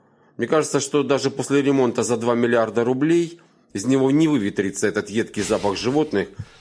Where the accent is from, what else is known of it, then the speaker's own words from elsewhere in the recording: Krasnodar, Krasnodar Krai, Russia; я из Краснодара.